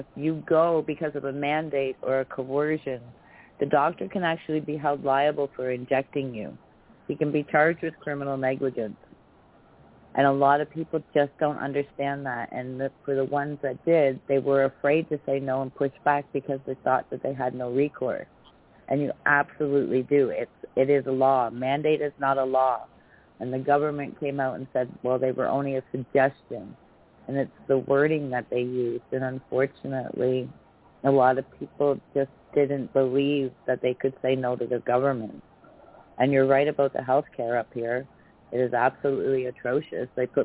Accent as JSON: {"language": "English", "country": "Canada", "said": "I'm from Canada. Yeah, I live in Canada right now."}